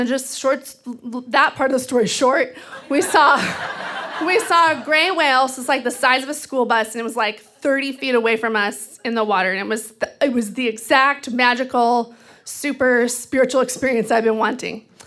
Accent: Texas, United States; now in Seattle, United States; So I grew up in Texas, which is like a sea of dead brown grass. And so when I moved to the Pacific Northwest, to Seattle

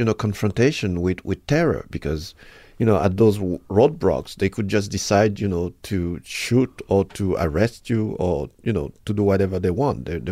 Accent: Haiti; I'm Haitian. I'm born in Haiti.

